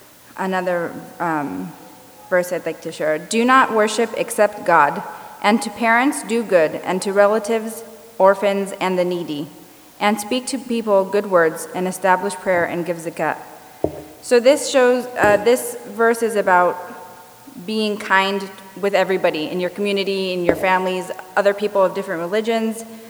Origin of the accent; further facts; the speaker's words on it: United States; I grew up in the United States.